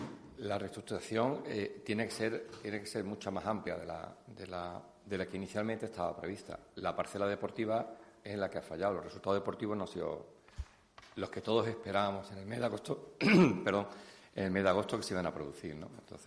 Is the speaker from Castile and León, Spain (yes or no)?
no; Málaga, Andalusia, Spain; a mí personalmente, como malagueño y malaguista, pues me enorgullece ver lo que hemos hecho.